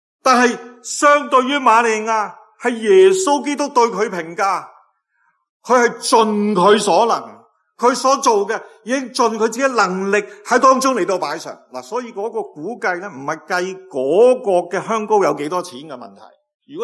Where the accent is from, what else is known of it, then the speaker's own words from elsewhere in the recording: Guangdong, China; 不过我作为广东人，广东话有9个声调嘅。